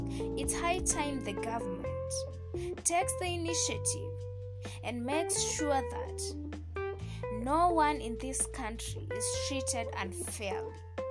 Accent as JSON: {"language": "English", "country": "Kenya", "said": "enough of racism that is openly taking place on our soil. I mean, how does Kenya have places where you as a Kenyan citizen can't live, get service, or even just chill?"}